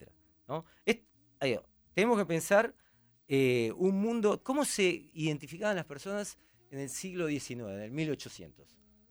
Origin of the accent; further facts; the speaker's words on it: Argentina; Que es lo que nosotros como argentinos no podemos creer.